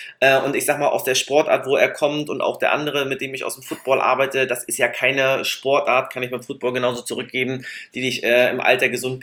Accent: East Germany, Germany; ich komme halt so klassisch aus dem Osten, ne?

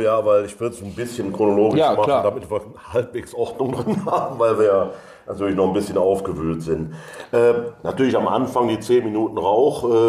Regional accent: Cologne, North Rhine-Westphalia, Germany; als Kölner

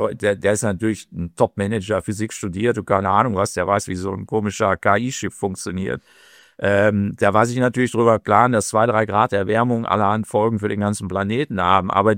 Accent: North Rhine-Westphalia, Germany; Ich bin im Ruhrgebiet aufgewachsen zu Zeiten der industriellen Revolution.

